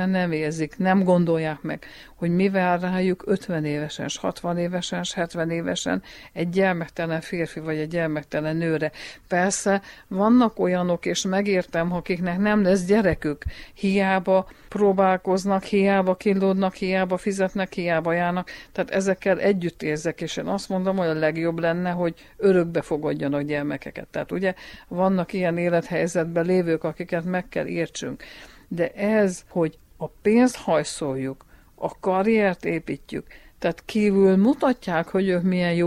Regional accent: Magfalva, Mureș County, Romania; a szülőfalum, a szülőháza Magfalván a Bernád utcába, amiben én felnőttem

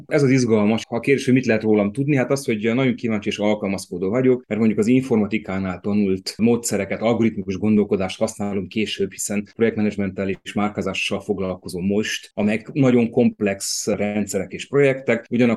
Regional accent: Târgu Mureș, Mureș County, Romania; a gyermekéveim azok Marosvásárhelyhez kötnek, úgyhogy nagyon ismerős helyekről és helyzetekről tudok mesélni. Én egy kedves ilyen tisztviselőtelepi környezetben nőttem fel, ami azt jelenti, hogy elég nagy közösség volt, elég nagy gyerekközösség volt

